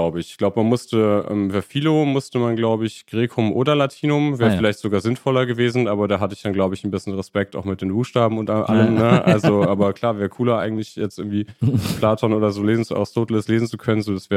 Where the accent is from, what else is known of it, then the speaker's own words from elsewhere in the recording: Münster, North Rhine-Westphalia, Germany; In manchen Bundesländern musste man es nicht tun, manch bei uns in Münster war das bei mir.